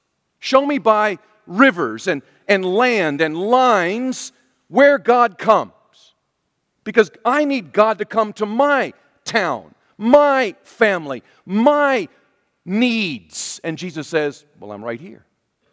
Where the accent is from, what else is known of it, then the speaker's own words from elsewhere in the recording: Elizabeth City, North Carolina, United States; And we always say, well, we're from Elizabeth City, and people tend to get that, or where Hertford is, or where Nixonton is, or where you know where you are.